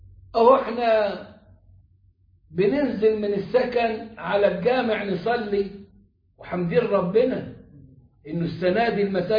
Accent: Egypt; عندنا في مصر

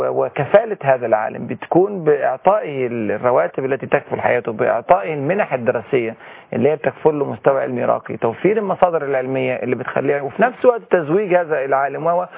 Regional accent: Egypt

